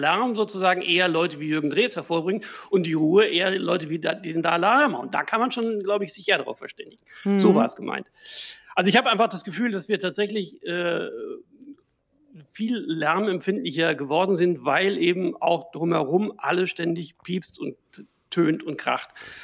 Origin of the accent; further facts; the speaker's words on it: North Rhine-Westphalia, Germany; und ich bin im Ruhrgebiet groß geworden